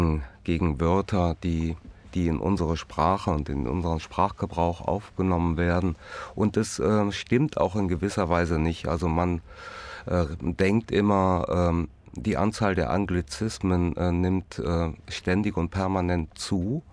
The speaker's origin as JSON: {"language": "German", "region": "Rhineland", "country": "Germany", "also_born_or_lived": "Zürich", "said": "ich komme aus dem Rheinland, da habe ich das nie gehört."}